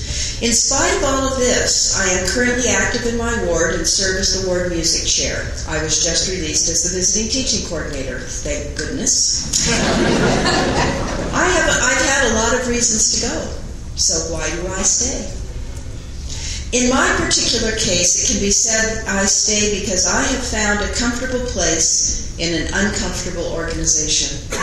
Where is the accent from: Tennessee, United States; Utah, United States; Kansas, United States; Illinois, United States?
Utah, United States; Salt Lake City; in Salt Lake City, Utah in 1948. And raised the oldest of six children in a Mormon family